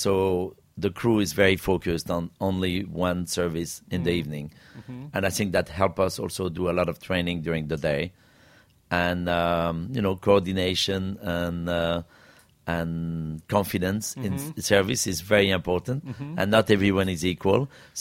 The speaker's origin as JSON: {"language": "English", "town": "Lyon", "region": "Auvergne-Rhône-Alpes", "country": "France", "second_language": "English", "said": "I'm from Lyon"}